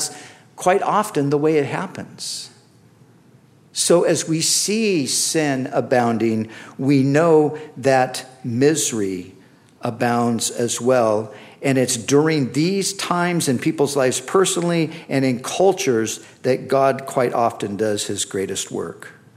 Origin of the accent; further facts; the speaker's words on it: Huntington Beach, California, United States; because I grew up in Huntington Beach, and I was down there